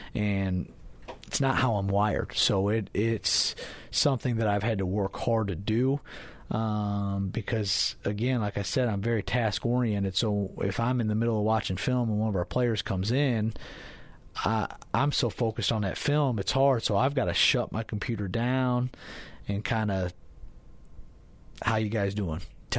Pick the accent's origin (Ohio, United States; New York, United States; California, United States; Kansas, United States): New York, United States; I grew up in New York, and I'm actually going there this weekend.